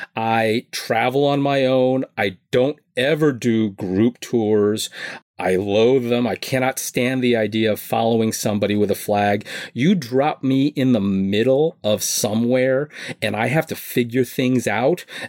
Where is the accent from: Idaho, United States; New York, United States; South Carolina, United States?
New York, United States; I grew up in New York. This is not new to me.